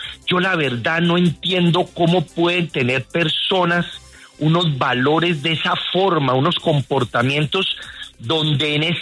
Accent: Cali, Valle del Cauca, Colombia; Es que como caleño debo decir que acá estamos contando 7 muertos ya del bombazo en la base aérea

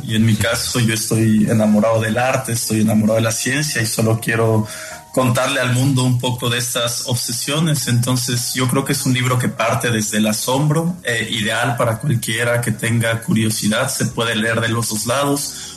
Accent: Mexico; siempre es difícil escribir de ella, especialmente como mexicano

